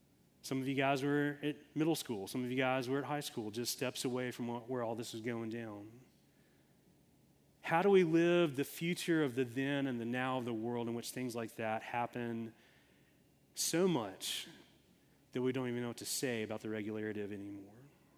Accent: Tennessee, United States; I grew up in Tennessee, and I went to college here in North Carolina

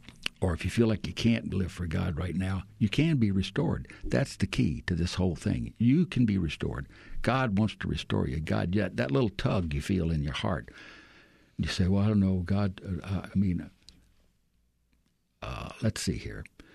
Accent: Louisiana, United States; I am from Louisiana, though, so you never know what it might be. My fun little crawfish in there.

